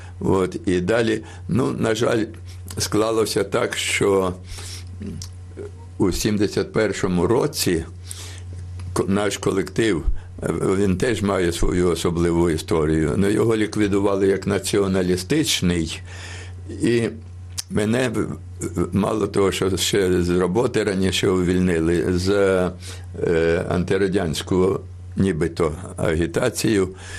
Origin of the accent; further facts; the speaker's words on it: Kyiv, Ukraine; я сам народився в Києві, ріс і навчався в Києві